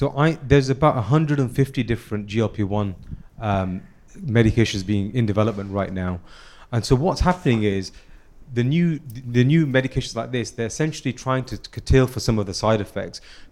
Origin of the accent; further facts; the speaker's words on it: United Kingdom; So my background, I'm British Indian.